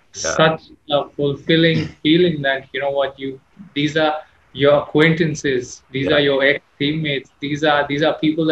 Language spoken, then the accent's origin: English; India; I love going outside and making sure people know I am Indian.